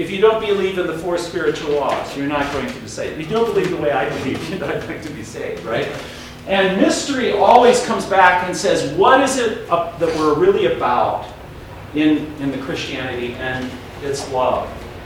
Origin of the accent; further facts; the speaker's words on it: Washington, United States; I grew up in Washington State, not far from here, and I remember being in grade school in the 1960s.